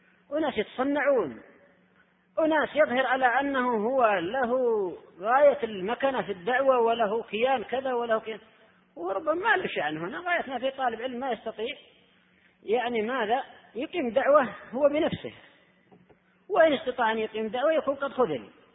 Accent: Yemen; بعض النساء عندنا في اليمن يقولون هؤلاء مفتونون

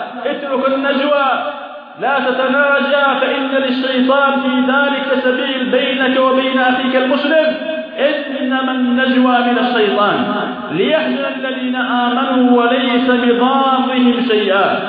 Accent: Yemen; بلادنا اليمن

